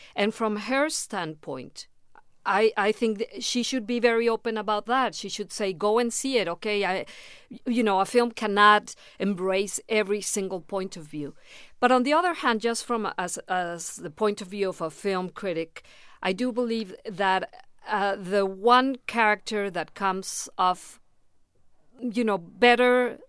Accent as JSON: {"language": "English", "country": "Mexico", "second_language": "English", "lives_now": "United States", "said": "I am Mexican. I mean, I was born in Mexico of an American father, so I have a very different background."}